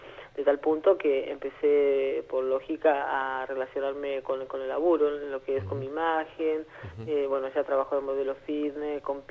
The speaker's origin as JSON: {"language": "Spanish", "region": "Neuquén", "country": "Argentina", "also_born_or_lived": "Buenos Aires", "said": "No se pierde, pero no se pierde, no porque uno siempre diga, ay, soy de Neuquén"}